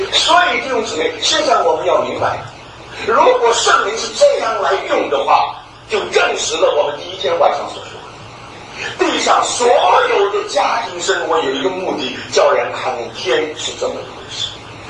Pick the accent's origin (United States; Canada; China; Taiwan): China; 我们中国人虽然不懂得希伯来文，